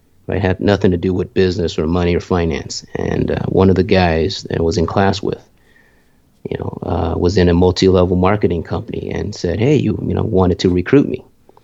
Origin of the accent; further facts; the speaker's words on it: Vietnam; Growing up in Vietnam, every day, 3 years old, all the way to 5 years old, I saved every bit of it.